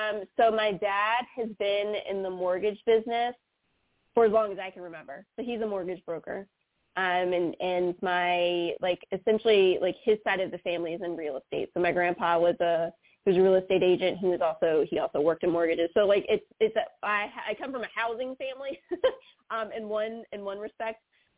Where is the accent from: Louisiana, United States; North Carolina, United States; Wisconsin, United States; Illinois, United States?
North Carolina, United States; I got to come back home because I'm from North Carolina, and so now I'm, like, essentially down the street from my family.